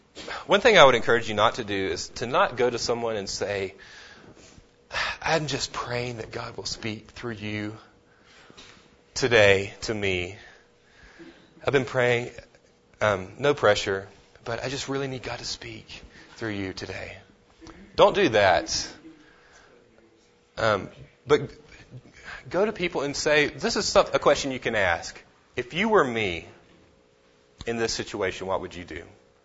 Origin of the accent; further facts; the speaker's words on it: Florida, United States; I know for me, my parents, I'm from Florida, and so I was finishing seminary in Texas